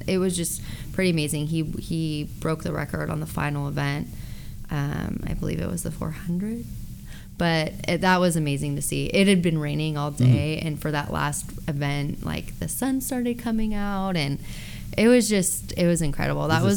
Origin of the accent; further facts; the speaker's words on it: Lake Oswego, Oregon, United States; I mean, I grew up in Lake Oswego, and I had two younger brothers, and we're all really close in age